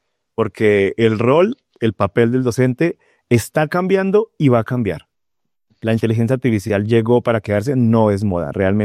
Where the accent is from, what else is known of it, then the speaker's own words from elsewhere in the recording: Zipaquirá, Cundinamarca, Colombia; Soy de Zipaquirá, doctor en educación, investigador en competencia digital docente